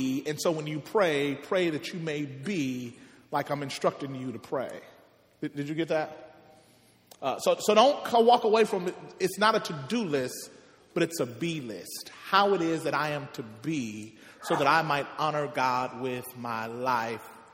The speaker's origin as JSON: {"language": "English", "region": "Mississippi", "country": "United States", "tie": "born or raised there", "said": "Growing up in Mississippi, we used to sing songs in our church that would often talk about heaven"}